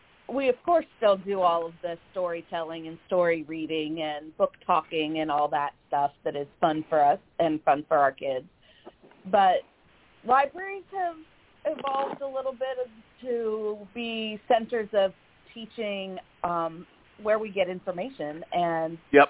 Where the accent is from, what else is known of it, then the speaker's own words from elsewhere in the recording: Ohio, United States; No, we're originally from Ohio.